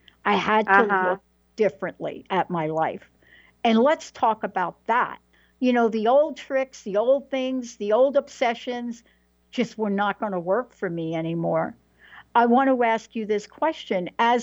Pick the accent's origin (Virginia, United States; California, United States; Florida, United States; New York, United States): New York, United States; Bronx; I'm a girl from the Bronx, New York. You know what I'm saying? Grew up in the projects.